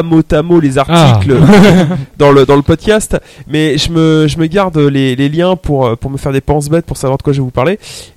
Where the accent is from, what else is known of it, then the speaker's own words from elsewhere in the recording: Auvergne-Rhône-Alpes, France; Vous savez que je suis originaire d'Ardèche et qu'on a peu à peu la voie verte